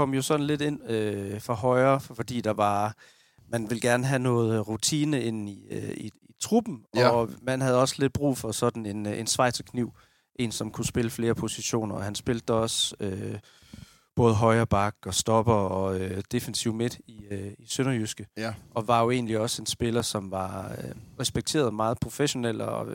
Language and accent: Danish; Region of Southern Denmark, Denmark; hvor man som sønderjyde tænker tilbage på ham